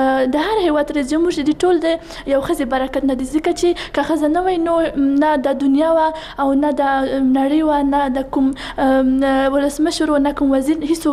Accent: Kabul, Afghanistan; زه د کابل اوسیدونکې یم.

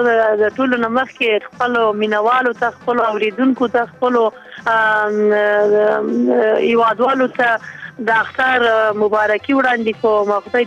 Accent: Kandahar, Afghanistan; زه د افغانستان نه د قندهار د سیمې یم. زه د قندهار په ښکلی تاریخي ښار کې زېږېدلی یم

